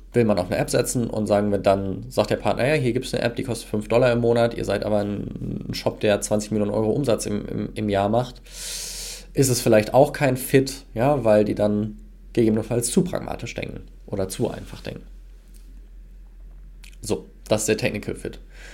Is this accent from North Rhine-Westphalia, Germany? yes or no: yes; North Rhine-Westphalia, Germany; Wir kommen aus dem Pott, wir reden so, wie uns die Schnauze gewachsen ist.